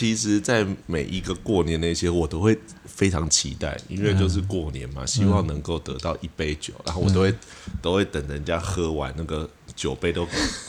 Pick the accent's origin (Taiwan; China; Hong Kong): Taiwan; Penghu County; 小时候就在澎湖长大，至少长到六七岁啦